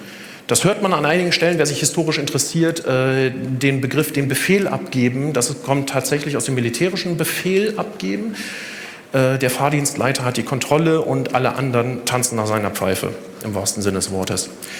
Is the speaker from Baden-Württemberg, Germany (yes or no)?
no; Bubenreuth, Bavaria, Germany; Ich bin in Erlangen groß geworden, beziehungsweise in Bubenreuth, knapp daneben, Einfahrt zu Erlangen.